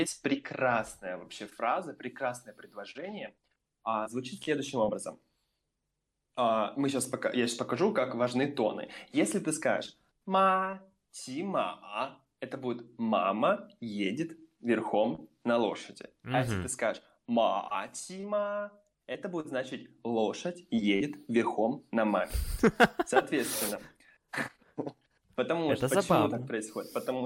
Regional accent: Primorsky Krai, Russia; Ну, блин, у нас там Китай просто час на машине, и все, вот тебе Китай. Я все детство ездил в Суйфунхэ

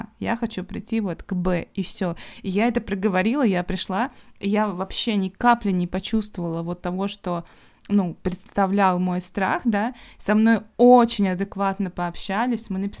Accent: Russia; мы выросли в России

